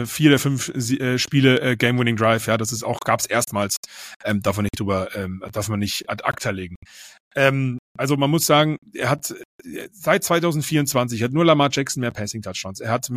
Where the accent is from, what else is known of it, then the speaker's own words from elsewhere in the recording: Berlin, Germany; es gibt einen Verein bei mir in der Heimat, eigentlich Berlin, wo ich aufgewachsen bin.